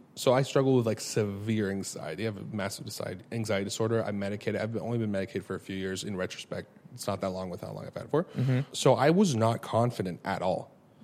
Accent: Los Angeles, California, United States; Like we grew up in Los Angeles, like just absolute insanity, like just whatever.

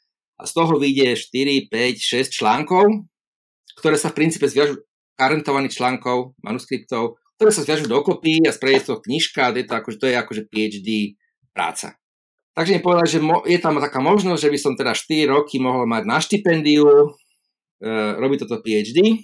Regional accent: Bratislava, Bratislava Region, Slovakia; hovorím mu teraz, že ja som z Bratislavy a mal by som záujem stáž

